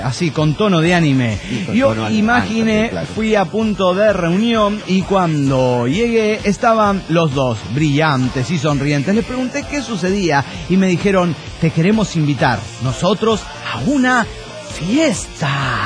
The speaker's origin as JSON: {"language": "Spanish", "country": "Mexico", "said": "de Delfa, mexicano."}